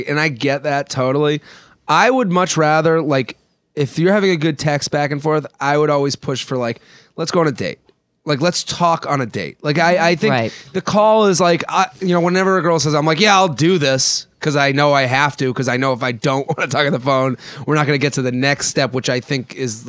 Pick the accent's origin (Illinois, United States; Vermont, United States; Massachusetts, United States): Massachusetts, United States; Boston; I went to school in Pennsylvania at Penn State, and I'm from Boston.